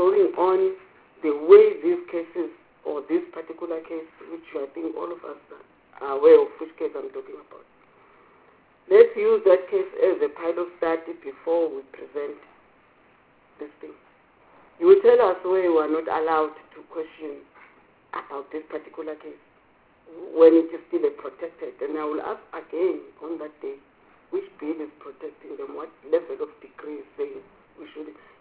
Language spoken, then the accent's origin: English; South Africa; but as a South African, I didn't see those things being followed.